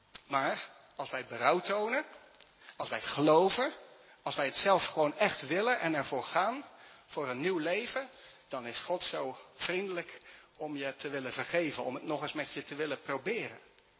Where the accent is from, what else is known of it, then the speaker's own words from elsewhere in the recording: Dordrecht, South Holland, Netherlands; De stad waar ik ben opgegroeid, Dordrecht.